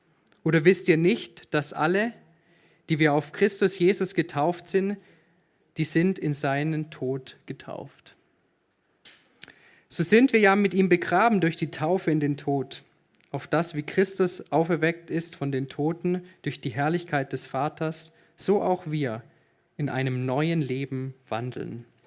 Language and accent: German; Germany; moved away as an adult; now in Switzerland; ich bin 27 Jahre alt und seit 1,5 Jahren mit der Tanja verheiratet. Und wie ihr hört, bin ich Deutscher. Und ich bin aber fürs Studium in die Schweiz gekommen